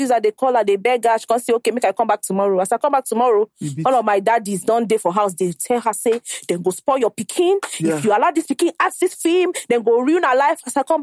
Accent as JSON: {"language": "English", "town": "Ajegunle", "region": "Lagos", "country": "Nigeria", "tie": "born or raised there", "said": "Well, growing up was not easy because I grew up in Ajegunle, and Ajegunle is not a place where you raise a child."}